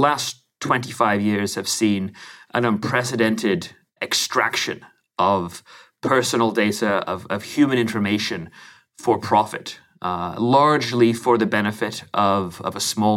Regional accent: England, United Kingdom; now in United States; I'm an Englishman who's lived most of his life in the United States.

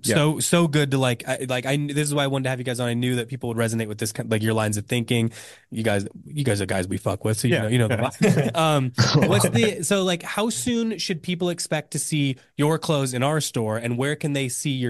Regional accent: Indiana, United States; Like, look, I'm from Indiana originally.

